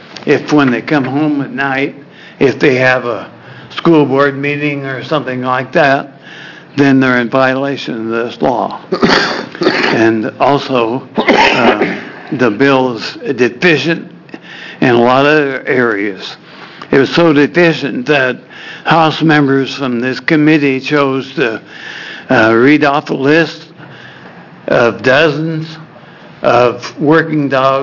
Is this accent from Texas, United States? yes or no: no; Oregon City, Oregon, United States; I'm from Oregon City, Oregon.